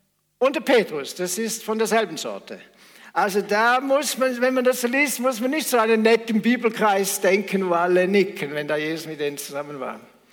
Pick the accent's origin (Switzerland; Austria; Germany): Switzerland; Flawil, St. Gallen; Ich bin in Flawil aufgewachsen, so etwa einem Dorf war damals etwa 8.000, 9.000 Einwohner.